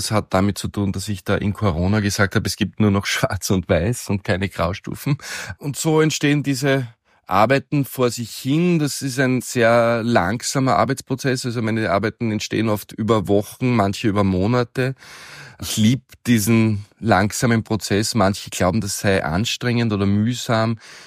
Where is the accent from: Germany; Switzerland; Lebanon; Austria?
Austria; Graz, Styria; born there; geboren 1975 in Graz. 1993 habe ich in Graz die Meisterschule für Malerei besucht, im Jahr darauf nach Wien gegangen und bei Bruno Cironcoli Bildhauerei studiert.